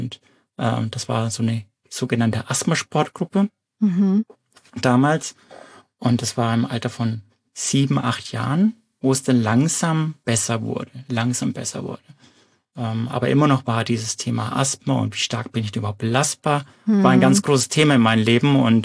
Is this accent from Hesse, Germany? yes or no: no; Bavaria, Germany; moved away; also born or lived in Munich; das sind 11 Jahre in der Region. Und an meinen Dialekt hört man sich. Ich bin eigentlich ursprünglich aus Mittelfranken. Hatte eine kleine Ecke gemacht über München. Und dann bin ich hier in der Nähe von Karlsruhe gelandet.